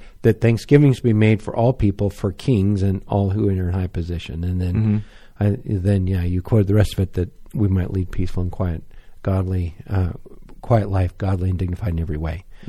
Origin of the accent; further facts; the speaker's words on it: United States; yes, I'm an American and this is my country and this has a lot to do with my future